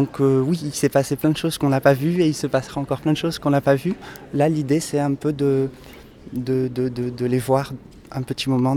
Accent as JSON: {"language": "French", "town": "Casablanca", "region": "Casablanca-Settat", "country": "Morocco", "said": "Encore avant, je viens donc du Maroc, de Casablanca, où j'avais passé un bac scientifique."}